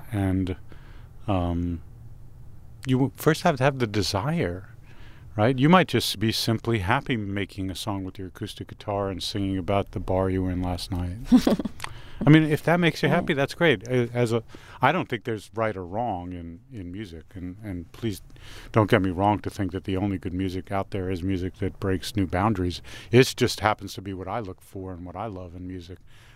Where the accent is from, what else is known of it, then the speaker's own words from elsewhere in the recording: New York, United States; just because being a kid growing up in New York, the English accent was fascinating.